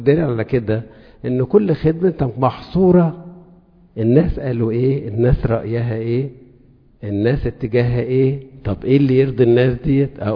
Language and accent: Arabic; Upper Egypt, Egypt; وانا صعيدي يعني،